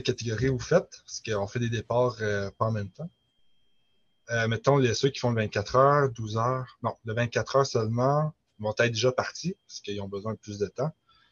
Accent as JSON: {"language": "French", "region": "Quebec", "country": "Canada", "said": "comme je viens du Témiscamingue, pour ça, ça s'appelle Témis Ultra. Puis il n'y avait pas de course en sentier dans mon bout."}